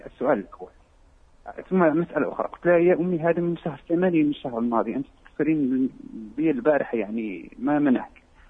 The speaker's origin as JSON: {"language": "Arabic", "country": "Morocco", "tie": "born or raised there", "said": "مع أن كبرنا في المغرب"}